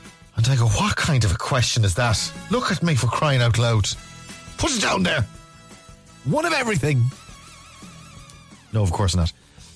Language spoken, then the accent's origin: English; Ireland; So I thought, you know, I might as well fly the flag for my home country and taste some of the Rare Apple Ice Wine.